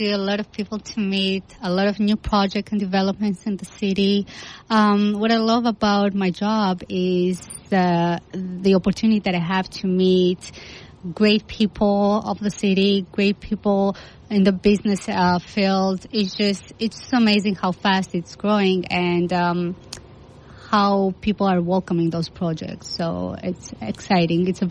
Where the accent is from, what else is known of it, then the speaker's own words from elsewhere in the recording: Greece; moved away as an adult; also born or lived in Albania; now in United States; I'm European. I was born in Albania, raised in Greece. I lived in Greece about 22 years, and then I moved to States in 2016.